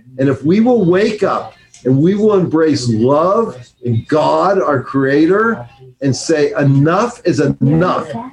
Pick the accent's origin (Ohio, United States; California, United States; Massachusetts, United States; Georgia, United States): California, United States; San Francisco; And Nancy Pelosi, I'm from San Francisco, right?